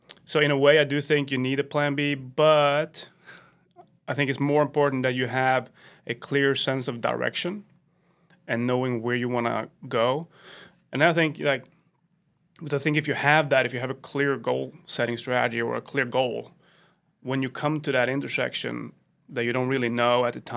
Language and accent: English; Sweden; now in United States; growing up in Sweden, you grew up with all the American TV, all the movies, of course, and all the culture.